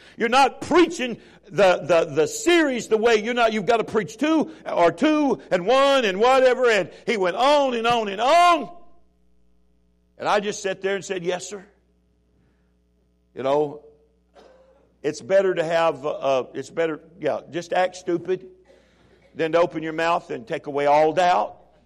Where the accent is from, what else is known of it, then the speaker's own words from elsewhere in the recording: Chicago, Illinois, United States; now in Alabama, United States; I never dreamed when I was growing up in Chicago that God was going to put me in Alabama.